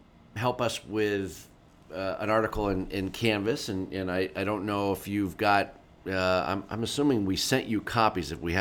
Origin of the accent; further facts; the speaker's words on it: Erie, Pennsylvania, United States; I grew up in Erie, Pennsylvania.